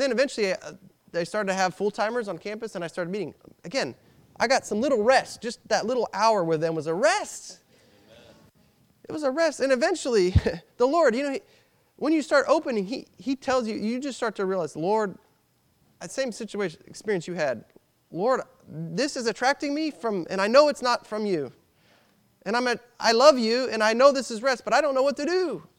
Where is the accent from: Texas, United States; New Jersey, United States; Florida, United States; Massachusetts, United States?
Texas, United States; Irving; I grew up in Irving, Texas. There was a ton of saints.